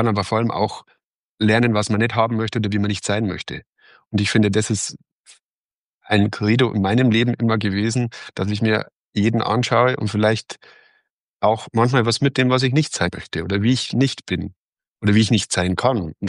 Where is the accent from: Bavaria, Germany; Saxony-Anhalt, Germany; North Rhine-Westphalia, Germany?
Bavaria, Germany; Also ich bin ein Mensch, der in Bayern geboren wurde. Ich wurde so erzogen, ich bin hier aufgewachsen, ich finde das total schön.